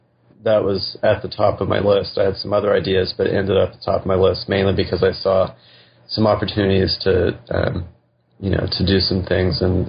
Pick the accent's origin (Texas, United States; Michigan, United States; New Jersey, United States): Texas, United States; I grew up in West Texas in the Panhandle, and I was always aware of the fact that I lived in Comanche country.